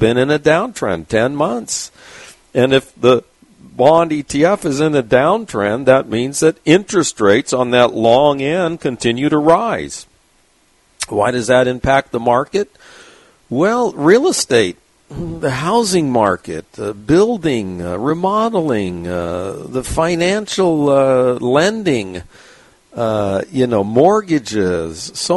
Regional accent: San Diego, California, United States; So I enjoyed it because the Navy, I'm from San Diego. My father was in the Navy in World War II.

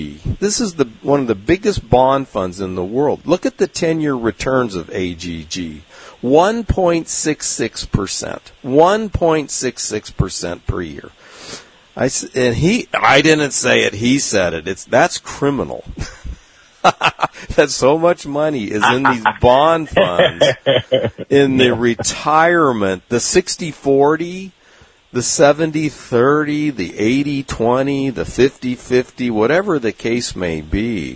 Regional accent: San Diego, California, United States; Look, I'm from San Diego, California. I've never been to Switzerland.

